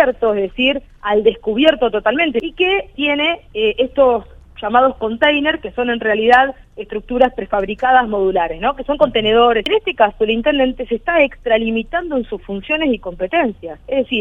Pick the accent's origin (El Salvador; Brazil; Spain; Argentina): Argentina; Santo Tomé, Santa Fe; No lo recuerdo porque yo vengo de Santo Tomé, ¿viste?